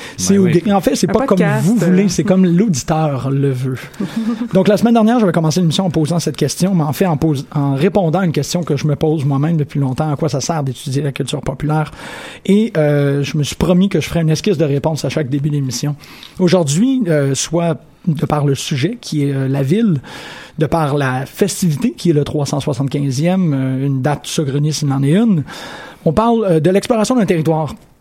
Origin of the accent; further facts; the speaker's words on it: Sherbrooke, Quebec, Canada; Ok, bon, je viens de Sherbrooke.